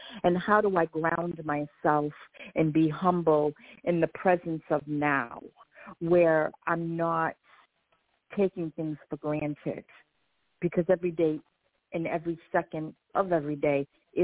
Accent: United States; first language Portuguese; English is a second language; I was born here in the USA, but my first language was Portuguese. My parents came over to this country, and they didn't know a word of English either.

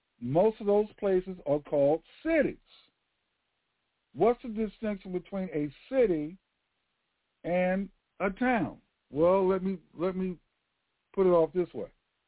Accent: Washington, District of Columbia, United States; I'm originally from Washington, D.C. I have a house in D.C.

